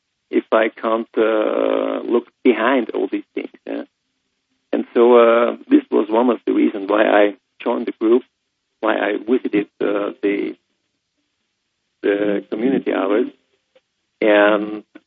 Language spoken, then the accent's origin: English; Linz, Upper Austria, Austria; English is a second language; community leader of a community near my hometown in Linz called me